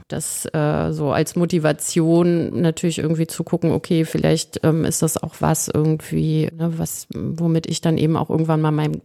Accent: Bonn, North Rhine-Westphalia, Germany; born there; bin aber Bonnerin. Ich bin in Bonn geboren, im Johanniter-Krankenhaus.

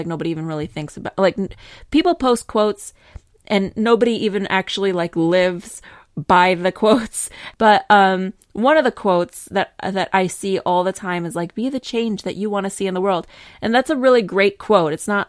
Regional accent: New York, United States; I'm a New Yorker, okay? And I have a sense of humor.

